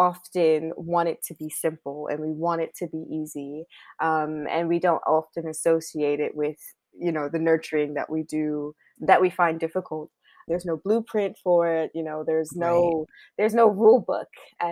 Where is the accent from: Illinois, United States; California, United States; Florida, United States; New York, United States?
New York, United States; New York City; So I'm from New York City.